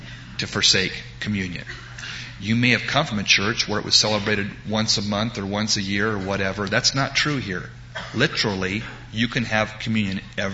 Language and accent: English; United States; I'm not assuming that because I'm an American, I'm going to heaven.